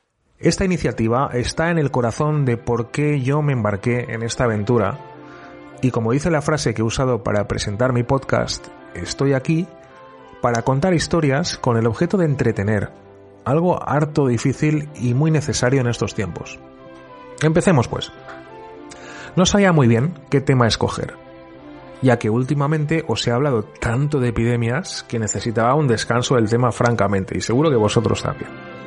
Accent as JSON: {"language": "Spanish", "country": "Spain", "said": "Hemos tenido, los que somos españoles, la mala suerte de haber pasado un par de siglos muy convulsos"}